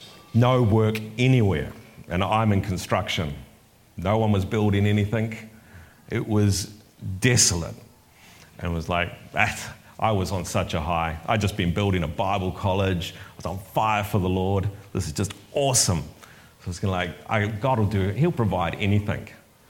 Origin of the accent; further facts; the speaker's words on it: Wellington, New Zealand; now in Tauranga, New Zealand; Problem was, I was from Wellington originally, and I didn't like Tauranga.